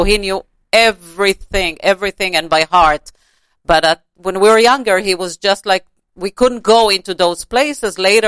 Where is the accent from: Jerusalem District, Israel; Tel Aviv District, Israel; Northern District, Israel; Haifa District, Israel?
Jerusalem District, Israel; Jerusalem; By the way, I was born and raised in Jerusalem, so spirituality was all you know, around me all the time